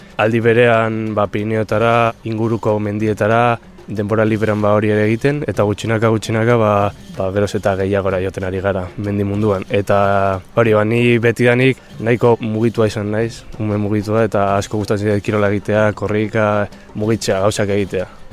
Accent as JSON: {"language": "Basque", "town": "Vitoria-Gasteiz", "region": "Basque Country", "country": "Spain", "tie": "born there", "said": "20 urte ditut, Gasteizen jaio naiz"}